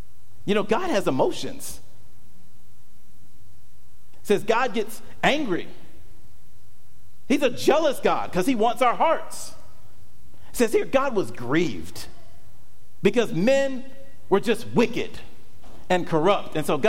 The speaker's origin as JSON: {"language": "English", "region": "Georgia", "country": "United States", "said": "I'm from Georgia, my parents are from the country, they get out their guns and they shoot them up on New Year's Eve when it comes."}